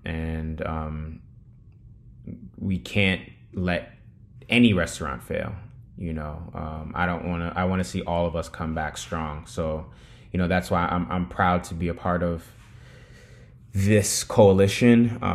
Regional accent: Bronx, New York, United States; Well, I'm from the Bronx, so we'd have to say the Bronx if I can.

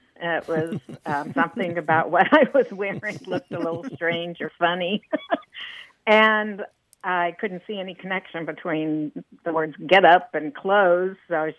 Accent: Illinois, United States; now in Grapevine, United States; Well, I grew up in the Midwest, mostly Illinois

